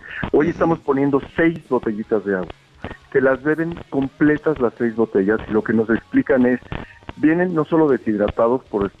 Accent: Mexico; los que nos están dando son ellos a nosotros como mexicanos

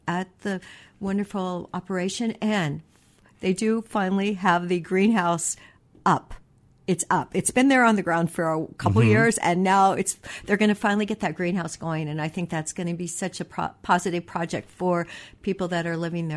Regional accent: Heppner, Oregon, United States; I grew up in Heppner, where Kinzu Mill was there

